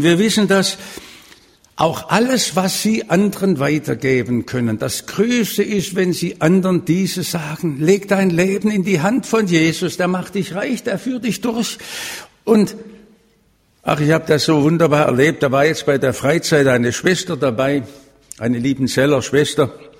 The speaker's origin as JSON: {"language": "German", "town": "Stuttgart", "region": "Baden-Württemberg", "country": "Germany", "said": "Bei uns in Stuttgart"}